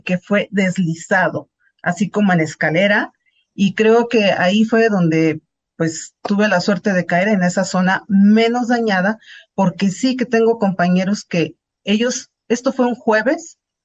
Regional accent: Mexico City, Mexico; born there; Nací en la Ciudad de México.

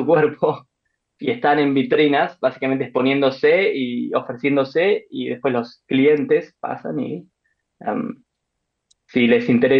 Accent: Tilcara, Jujuy, Argentina; me volví al norte, de donde soy oriundo, a Tilcara, es un pueblito

